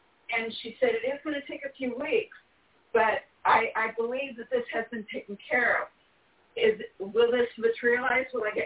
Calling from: California, United States; from California, and my date of birth is July the 6th, 1951.

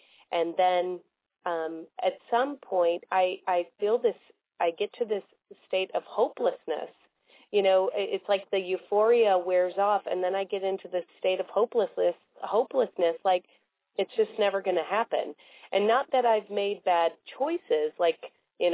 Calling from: St. Louis, Missouri, United States; I'm calling from St. Louis, Missouri.

